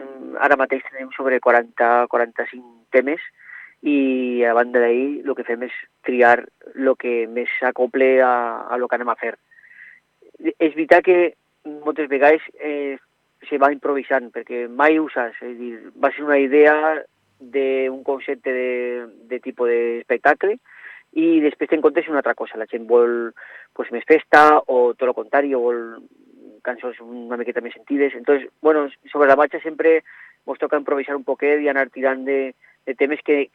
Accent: Almassora, Valencian Community, Spain; Jo soc d'Almassora

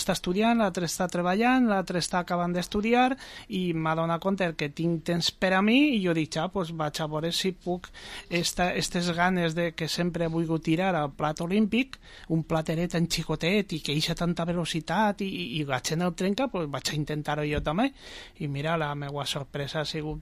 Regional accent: Vila-real, Valencian Community, Spain; amb molta satisfacció i sobretot molt d'orgull del meu poble

